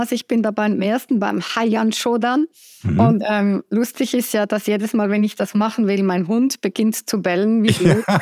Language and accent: German; Zurich, Switzerland; also born or lived in Burundi / Chile / United States; Ich bin aus Zürich, bin auch in Zürich geboren. Doch aber ziemlich viel rumgereist. Ich habe mal in Burundi in Afrika gelebt, mal in Chile, in Südamerika und auch in den USA. Von dem her, ich spreche selbst 4 Sprachen.